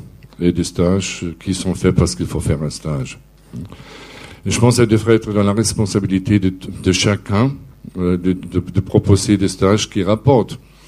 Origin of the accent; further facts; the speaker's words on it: Germany; now in France; Je suis allemand, je vis en France depuis 20 ans